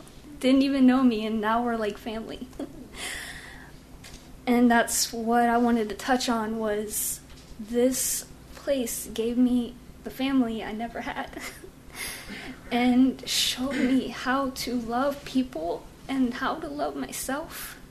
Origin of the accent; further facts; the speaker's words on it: Wichita, Kansas, United States; moved away; I am actually from Wichita, Kansas, and I moved here two or three years ago, and I moved here with my aunt